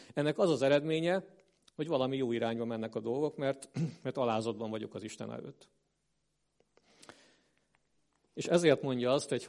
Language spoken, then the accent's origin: Hungarian; Great Hungarian Plain, Hungary; Amikor fiatal voltam, az Alföldön éltem